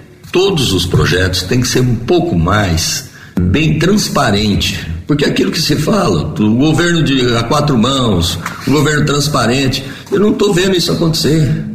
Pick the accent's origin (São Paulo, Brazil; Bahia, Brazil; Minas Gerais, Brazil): São Paulo, Brazil; Ipuã; now in Jaboticabal, Brazil; eu sou natural de Ipuã, tenho 61 anos e resido em Jaboticabal desde 1978, portanto 43 anos.